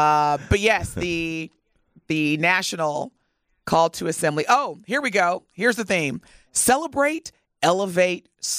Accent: Indiana, United States; I still have a lot of PTSD from growing up in Southern Indiana.

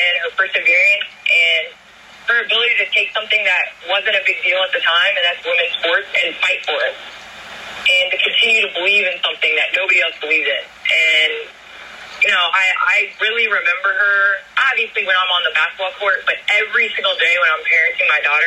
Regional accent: Chicago, Illinois, United States

